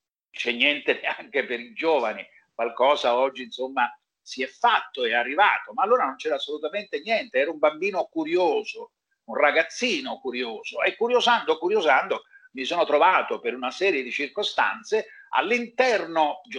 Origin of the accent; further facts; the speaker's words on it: Catania, Sicily, Italy; perché io sono nato a Catania in un quartiere popolare